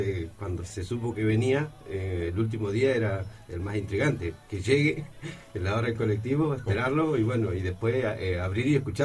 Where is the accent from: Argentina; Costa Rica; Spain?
Argentina; Chubut; de donde vengo yo también, porque la mayoría de los … de la costa, decimos siempre, venimos de Bahía Camarones y Bahía Bustamante. Son dos lugares que están muy cerquita.